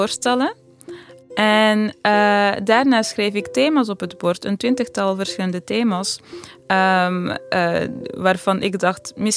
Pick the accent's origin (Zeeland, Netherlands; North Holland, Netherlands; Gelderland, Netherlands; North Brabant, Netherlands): North Holland, Netherlands; Amsterdam; Rotterdam lijkt mij als Amsterdammer, leek Rotterdam mij interessanter.